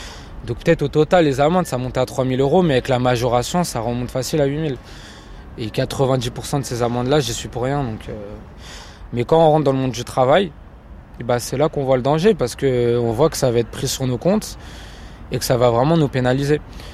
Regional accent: France; c'est notre pays, on a grandi en France, on aime la France, on veut rester en France

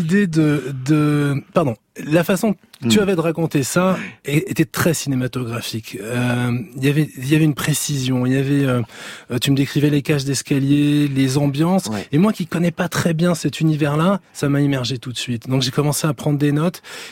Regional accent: Paris, Île-de-France, France; Non, je suis pas de Montfermeil, je suis de Paris, ouais. 19e, place des Fêtes.

